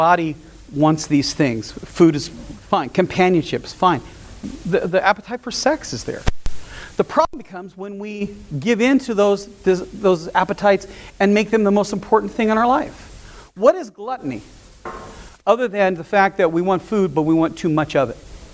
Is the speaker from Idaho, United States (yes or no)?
no; Los Angeles, California, United States; I grew up in South Central LA. I saw at least two dead people by the time I was 13.